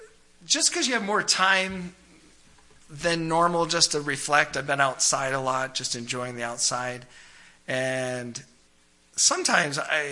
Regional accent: Vermont, United States; also born or lived in New Hampshire; But being born in New Hampshire, raised in Vermont, my childhood

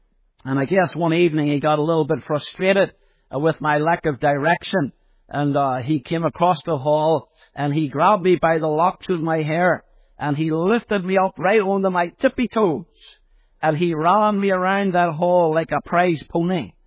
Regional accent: Belfast, Northern Ireland, United Kingdom; I was brought up in Belfast, in North Belfast, in the Ballysillan area of North Belfast. If you're familiar with Ballysillan, I'm sure some of you would be. I was brought up in a Presbyterian home, a Protestant home, although it wasn't a Christian home in any sense.

